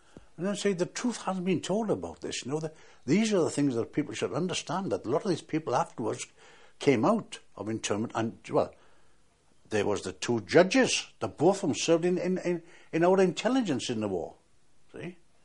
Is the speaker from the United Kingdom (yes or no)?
yes; Wales, United Kingdom; I'm a Welshman. Okay. I am a Welshman.